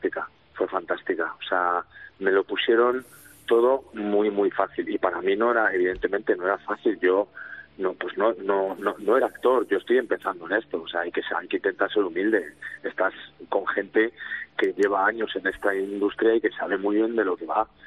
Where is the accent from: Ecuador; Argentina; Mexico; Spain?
Spain; yo como buen español a mí me gusta todo.